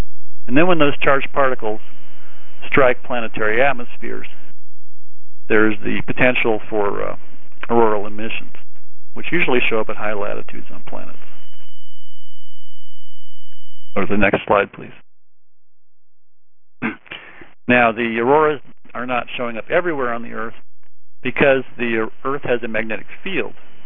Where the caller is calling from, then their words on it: Coolidge, Arizona, United States; I'm speaking today from Coolidge, Arizona. A nice warm day here.